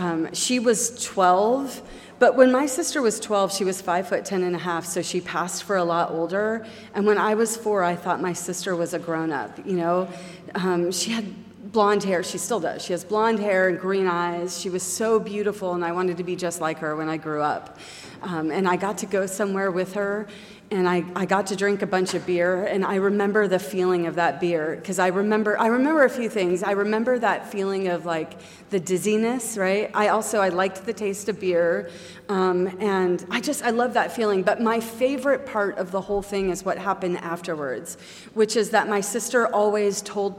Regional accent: Los Angeles, California, United States; I'm from Los Angeles. I'm adopted.

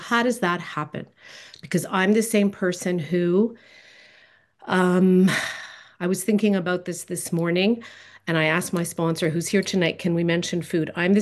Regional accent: Montreal, Quebec, Canada; now in Toronto, Canada; I worked at a community center in downtown Toronto when I first arrived here. I'm originally from Montreal.

